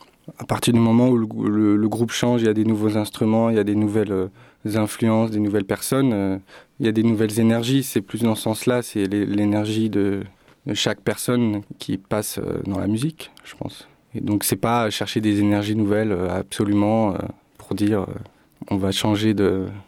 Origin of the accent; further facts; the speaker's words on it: France; le plus difficile quand on est français, c'est que on s'attaque à une musique qui est très ancrée dans la vie de tous les jours là-bas